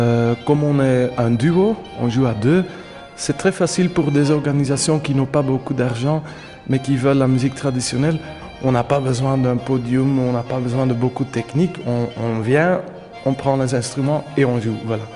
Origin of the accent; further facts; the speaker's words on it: Belgium; On vient d'une région près de Bruxelles où habite Herman De Witt